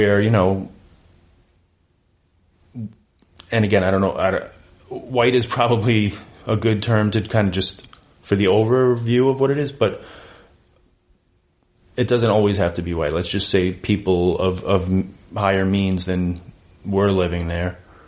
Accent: Bellerose, New York, United States; I grew up further east in Belrose, about

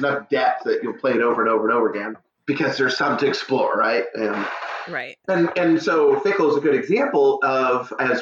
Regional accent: Tracy, California, United States; No, I'm 209. I grew up in Tracy, California.

